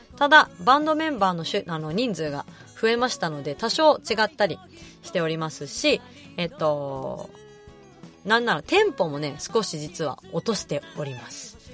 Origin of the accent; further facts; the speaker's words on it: Tokyo, Japan; 私はね、東京生まれ、東京育ちなので